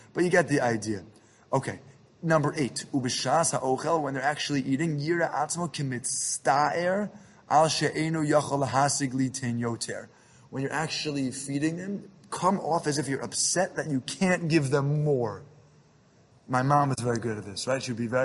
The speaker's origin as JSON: {"language": "English", "town": "New York City", "region": "New York", "country": "United States", "tie": "born or raised there", "said": "My family and their family friends, growing up in Jamaica Estates, the meal was over, and they walked us down the block."}